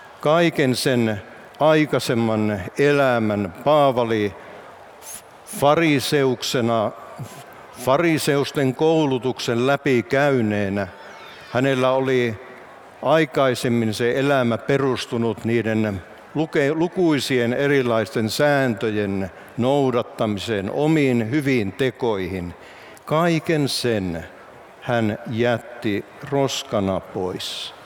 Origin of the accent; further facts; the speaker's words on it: Alpua, North Ostrobothnia, Finland; No, minä muistan pikkupoikana, kun istuin oman kotikyläni Alpuan rauhanyhdistyksellä seuroissa.